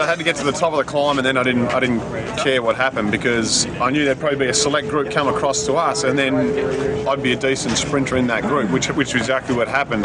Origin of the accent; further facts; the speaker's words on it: Grand Rapids, Michigan, United States; I'm from Grand Rapids, Michigan, and they've got a nice brewery there in Founders